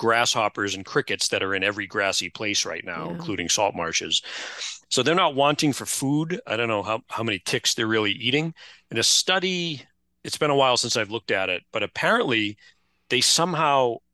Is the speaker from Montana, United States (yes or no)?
no; Plymouth, Massachusetts, United States; Like, I grew up on the Plymouth side where all the warm water gets blown across to the Cape every day because of the prevailing southwesterlies. And so I grew up in basically Maine water over there in Plymouth.